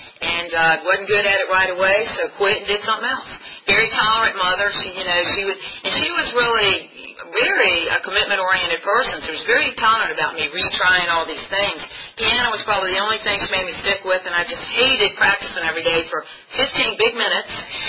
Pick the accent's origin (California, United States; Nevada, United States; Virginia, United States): Virginia, United States; Bon Air; I'm the oldest of four. I was born in Bon Air, Virginia. I'm a Bon Airian, that's what I call myself. Bon Air's in Chesterfield.